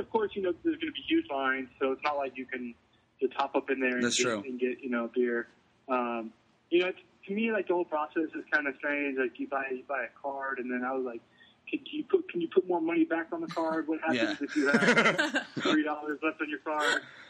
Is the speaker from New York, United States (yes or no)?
no; California, United States; I grew up in the Bay Area, going to a lot of A's games